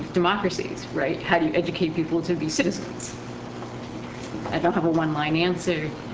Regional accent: Massachusetts, United States; I'm from Massachusetts, and most of the states have that.

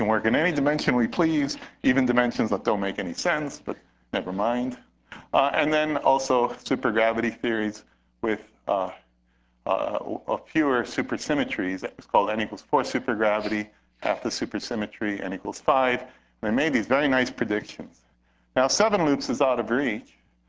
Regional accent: California, United States; Okay, I'm from California, so I put up California wine.

